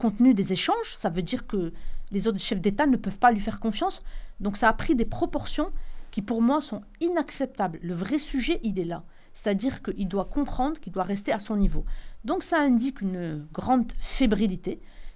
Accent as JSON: {"language": "French", "country": "France", "tie": "born or raised there", "also_born_or_lived": "Algiers, Algeria", "moved": "as an adult", "said": "J'ai grandi en France avant de partir étudier à Alger."}